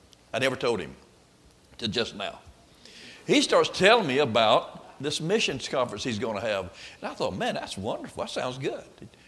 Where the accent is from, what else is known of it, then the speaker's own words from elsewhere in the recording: Florida, United States; I was born and raised in Florida, Bible Belt of the South.